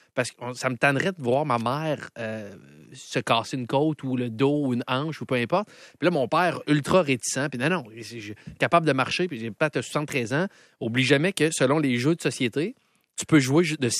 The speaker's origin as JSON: {"language": "French", "town": "Quebec City", "region": "Quebec", "country": "Canada", "said": "Je vais aux fêtes à Québec, je viens de Québec"}